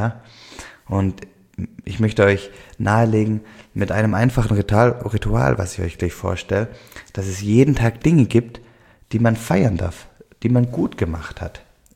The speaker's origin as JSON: {"language": "German", "region": "Baden-Württemberg", "country": "Germany", "accent": "Swabian", "said": "Ich komme aus dem Schwäbischen, hört man wahrscheinlich hier im Podcast immer wieder, den schwäbischen Dialekt."}